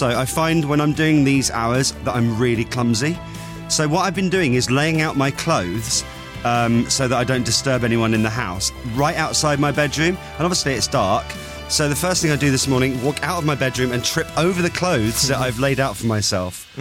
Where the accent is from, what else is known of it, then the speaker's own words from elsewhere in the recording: Eastleigh, South East England, United Kingdom; has just tweeted a picture of the statue in my hometown of Eastleigh, just outside the Sainsbury's there and next to Eastleigh Market.